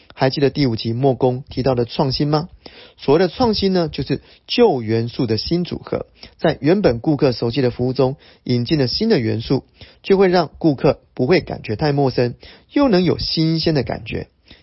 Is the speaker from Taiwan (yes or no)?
yes; Miaoli County, Taiwan; 谢谢，我是苗栗人，可以跟你认识一下吗？